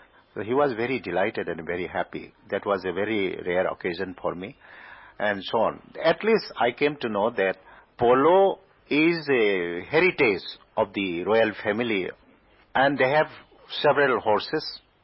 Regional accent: Manipur, India; he came to know that I came from India and from Manipur.

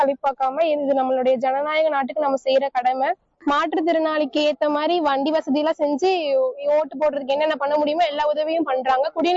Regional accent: Tamil Nadu, India; நான் வந்து பெரம்பலூர் மாவட்டம் சேர்ந்தவங்க.

